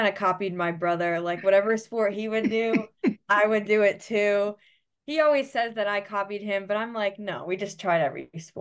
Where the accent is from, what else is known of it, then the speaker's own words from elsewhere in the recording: West Dundee, Illinois, United States; I'm from West Dundee, Illinois. I always tell people it's near Chicago, but it's just a suburb, not part of Chicago. But yeah. Grew up there.